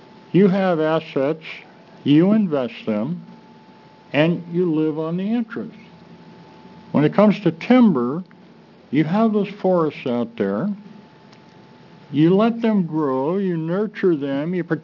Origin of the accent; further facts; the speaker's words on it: Grants Pass, Oregon, United States; I'm from Grants Pass in Josephine County.